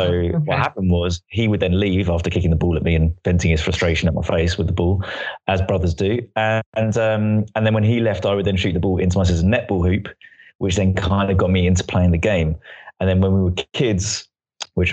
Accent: Stanmore, London, United Kingdom; No, I'm from Northwest London, from Stanmore originally.

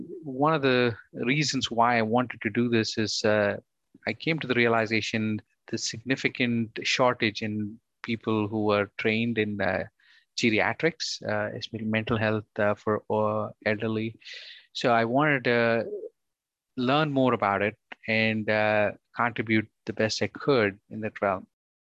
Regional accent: India; moved away as an adult; now in United States; So I grew up in India. I went to medical school at Bangalore Medical College in India. I came to the US in 2007 to pursue my specialization

